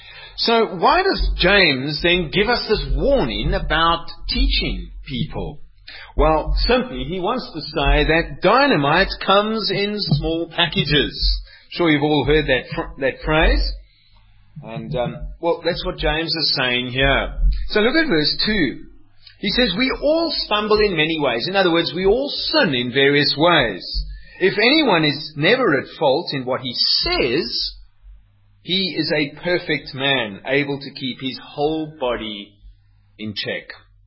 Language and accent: English; Cape Town, Western Cape, South Africa; I grew up in Cape Town, and often in the summer months, in the dry season, there would be a fire on the mountains